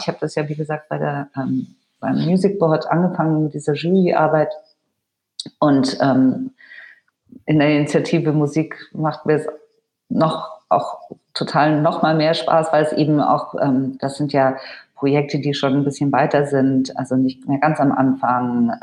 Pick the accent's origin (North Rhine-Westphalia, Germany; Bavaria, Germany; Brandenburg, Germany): Bavaria, Germany; ich bin ja so ähnlich aufgewachsen da im Allgäu, wo du irgendwie wirklich kilometerweit fahren musstest, um überhaupt in einen Plattenladen zu kommen